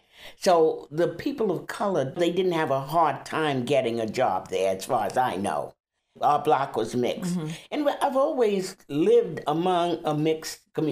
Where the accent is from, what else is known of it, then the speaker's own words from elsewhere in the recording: Southold, New York, United States; as me growing up in Southold, you know, there was some prejudice